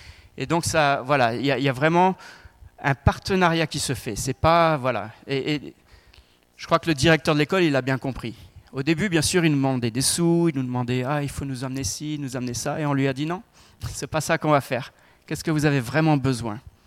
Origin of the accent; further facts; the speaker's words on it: France; chez nous en France